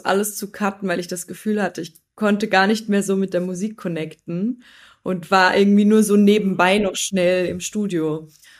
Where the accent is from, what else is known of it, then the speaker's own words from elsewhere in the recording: Austria; ich bin ja eigentlich aus Österreich